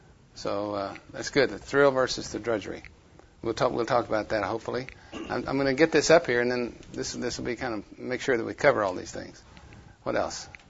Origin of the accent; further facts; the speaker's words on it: Chickasha, Oklahoma, United States; I grew up in Chickasha, and I learned how to do that.